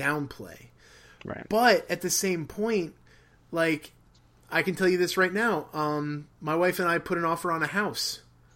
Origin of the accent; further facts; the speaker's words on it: United States; being a dude growing up in America and having all of these amazing things just at my fingertips.